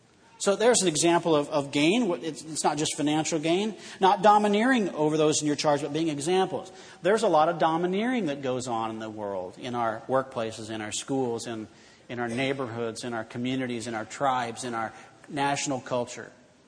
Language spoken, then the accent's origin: English; Illinois, United States; working at Chuck Sunoco on South Main Street in the little town I grew up in Illinois.